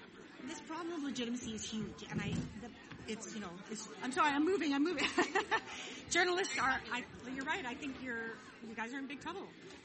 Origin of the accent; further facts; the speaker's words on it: Canada; moved away; I'm Canadian, I'm from Canada originally